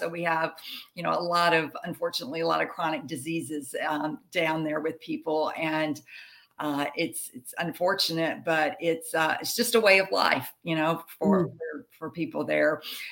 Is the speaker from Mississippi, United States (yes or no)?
yes; Jackson, Mississippi, United States; I grew up in Jackson, Mississippi, which is southern United States.